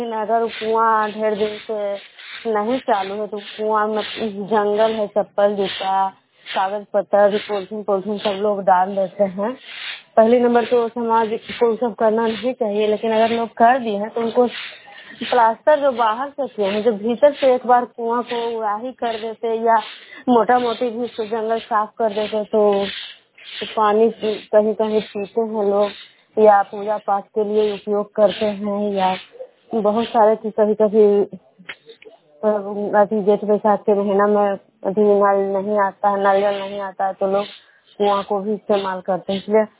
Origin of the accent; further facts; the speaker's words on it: Khajra, Bihar, India; मैं विष्णुपुर ग्राम खजरा पंचायत नालंदा जिला नगर नमसा प्रखंड के निवासी हूँ।